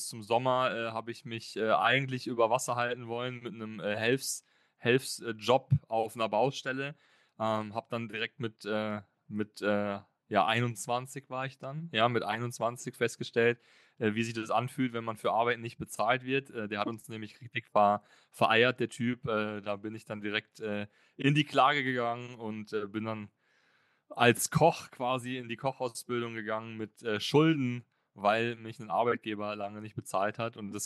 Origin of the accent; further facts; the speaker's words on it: Bochum, North Rhine-Westphalia, Germany; Also ich bin ganz normaler Bochumer, habe mein Leben lang in Bochum gelebt, bin dort geboren, habe dort meine Schulen besucht